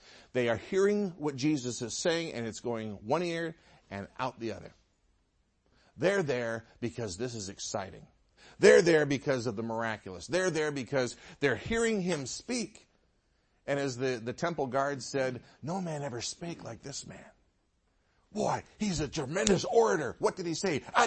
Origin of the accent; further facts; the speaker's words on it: Michigan, United States; I grew up in Michigan. There was a park about a mile from my house that had a man-made mountain.